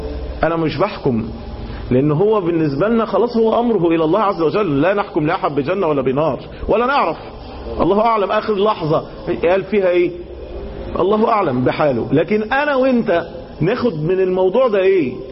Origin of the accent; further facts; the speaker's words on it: Cairo, Cairo Governorate, Egypt; عندنا في القاهرة